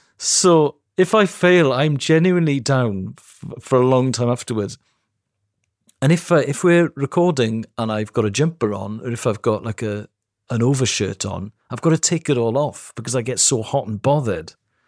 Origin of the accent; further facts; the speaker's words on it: Wales, United Kingdom; I grew up in South West Wales, I would watch them.